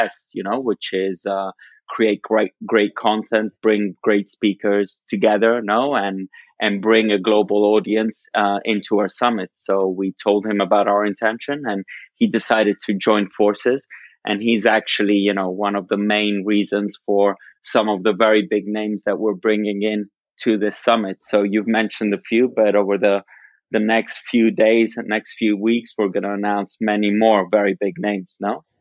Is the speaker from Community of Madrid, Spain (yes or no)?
yes; Madrid, Community of Madrid, Spain; also born or lived in Rome; But then when I was seven, we moved to Madrid, and I was basically raised in Spain and Madrid. So Madrid became my real hometown, no? And I've been living in Madrid for most of my life. I did study in London, so I did my university in London. But then as soon as I finished, I moved back to Madrid.